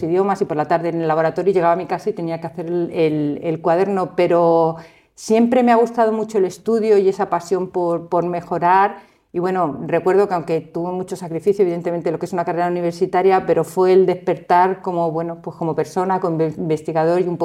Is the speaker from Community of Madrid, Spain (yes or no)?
yes; Madrid, Community of Madrid, Spain; No, yo soy natural de Madrid. Bueno, nací en Madrid, crecí en Madrid, hice mis estudios en Madrid, pero a mí siempre me gusta decirme que soy castellana.